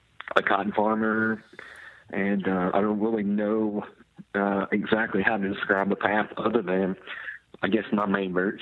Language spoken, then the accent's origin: English; Buzzard Roost, Arkansas, United States; And yes, a lot of people love to hear the fact that I'm from Buzzard Roost, Arkansas.